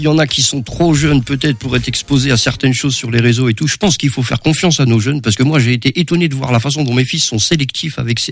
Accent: Nantes, Pays de la Loire, France; je serai toujours chez moi à Nantes.

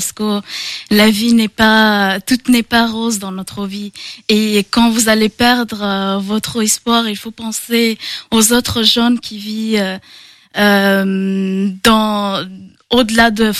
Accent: Afghanistan; moved away as an adult; now in Angers, France; je viens d'Afghanistan en 2022 et je fais les études de médecine aujourd'hui à Angers.

